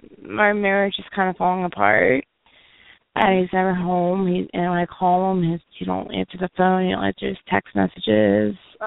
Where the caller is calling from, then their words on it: Florida, United States; I'm calling from Florida also.